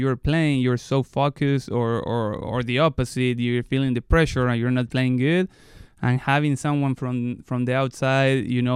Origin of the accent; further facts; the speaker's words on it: Argentina; English is a second language; I'm from Argentina with a lot of meat.